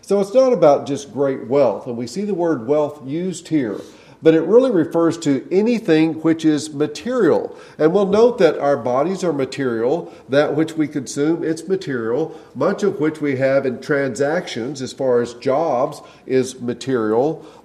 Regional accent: Oklahoma, United States; also born or lived in Texas / Florida / Indiana / New Mexico; I was born in Texas, raised in Oklahoma, spent time in Florida, Indiana, New Mexico, Colorado, back to Texas.

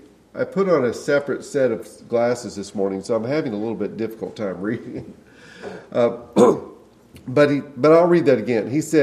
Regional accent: Oklahoma, United States; also born or lived in Texas / Florida / Indiana / New Mexico; I was born in Texas, raised in Oklahoma, spent time in Florida, Indiana, New Mexico, Colorado, back to Texas.

